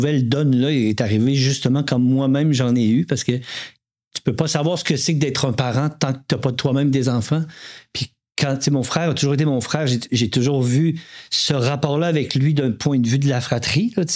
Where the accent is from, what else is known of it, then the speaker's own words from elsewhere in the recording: Quebec City, Quebec, Canada; now in Montreal, Canada; je suis parti à Montréal, je viens de Québec, moi, fait que je suis parti à Montréal, j'ai fait ma vie